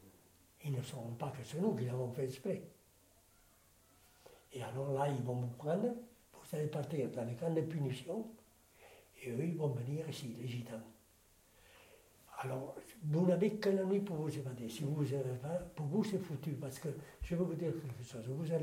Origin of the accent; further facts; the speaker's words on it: Spain; aquí no habla francés nadie, somos todos españoles.